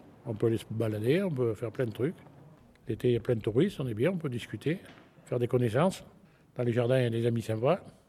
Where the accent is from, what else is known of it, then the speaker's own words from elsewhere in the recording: Yssingeaux, Auvergne-Rhône-Alpes, France; born there; Non, ah ben non, l'Auvergne. Je suis né à Issaingeaux, moi, dans l'Haute-Loire.